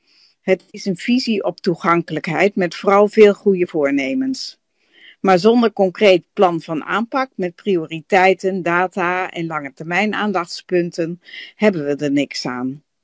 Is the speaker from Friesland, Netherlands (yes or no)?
no; Groningen, Netherlands; Daar wil je als Groninger toch aan meedoen.